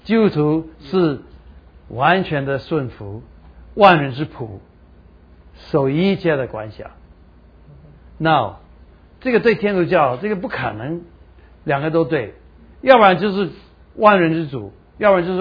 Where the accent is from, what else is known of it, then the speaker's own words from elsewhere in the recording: Taiwan; accent: Taiwanese Mandarin; 我的台湾国语